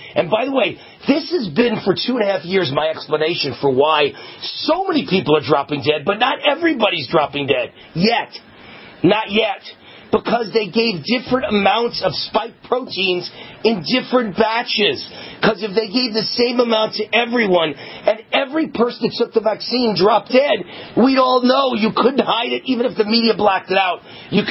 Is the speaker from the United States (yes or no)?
yes; New York, United States; I come from New York.